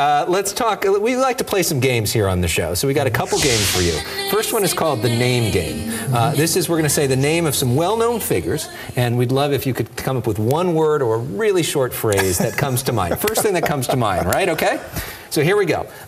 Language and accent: English; Agoura Hills, California, United States; earlier this year at Seminole Springs in Agoura Hills, my hometown